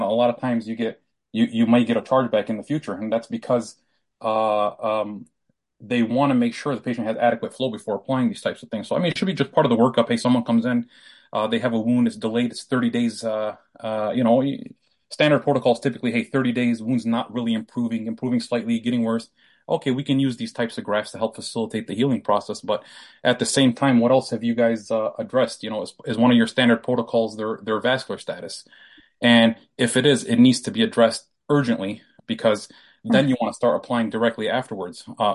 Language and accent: English; Detroit, Michigan, United States; I'm from the Detroit area, so we get similar weather.